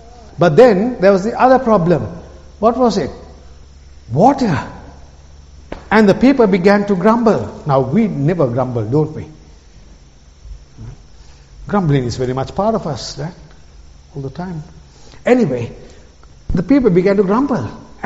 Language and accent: English; Colombo, Western Province, Sri Lanka; Rose from Amsterdam and I'm from Colombo.